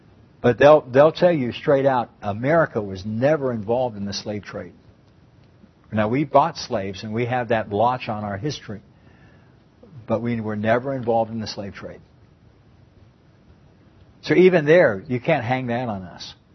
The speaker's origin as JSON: {"language": "English", "country": "United States", "said": "When I was in Europe, I was very proud to be an American. And I let people know it. And I'm an American."}